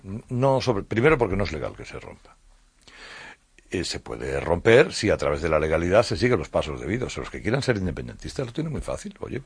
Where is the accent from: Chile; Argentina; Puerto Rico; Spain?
Spain; y yo soy español